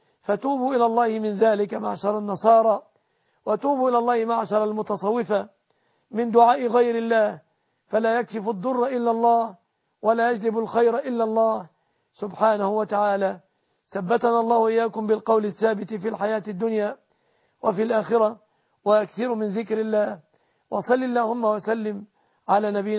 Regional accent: Egypt; أن يحفظ بلادنا مصر

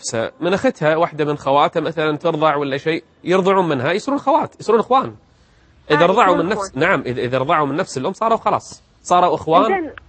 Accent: Kuwait; عندنا بالكويت 30 طفل

